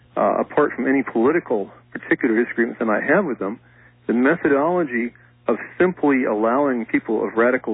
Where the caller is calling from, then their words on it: Santa Ana, California, United States; I'm calling from Santa Ana.